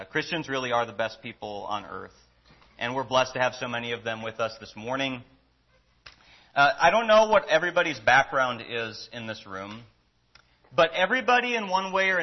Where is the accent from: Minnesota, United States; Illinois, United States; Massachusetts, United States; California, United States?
Minnesota, United States; My heritage is Nordic, and so when I was growing up in Minnesota, my grandpa would try to make me eat lutefisk